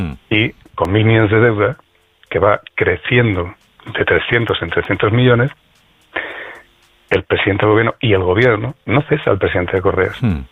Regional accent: Asturias, Spain; yo creo que en mi pueblo, y soy asturiano

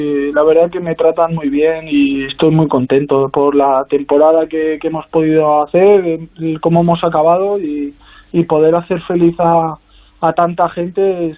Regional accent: Spain; como yo siendo español, yo no había celebrado así

